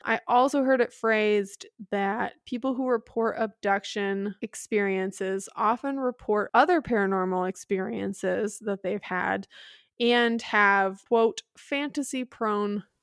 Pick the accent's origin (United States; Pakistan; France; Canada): United States; Midwest; accent: Midwest; My Midwest accent is fucking it up.